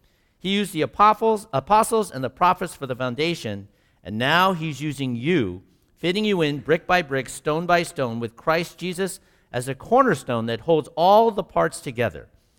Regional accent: Sacramento, California, United States; But growing up in Sacramento, even though it was very hot, I just remember it was a really different time than it is now.

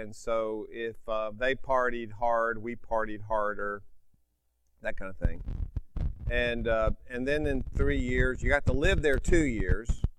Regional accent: North Carolina, United States; born there; I was born in July of 54. And in a little church in an obscure little town in eastern North Carolina

